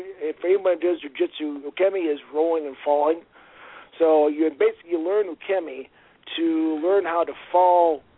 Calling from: South Dakota, United States; I'm South Dakota.

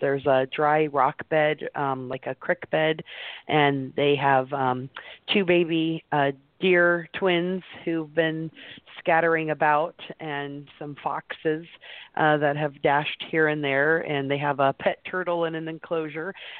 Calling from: Wimberley, Texas, United States; Hi, I'm calling today from Wimberley, Texas, the middle of nowhere near Austin.

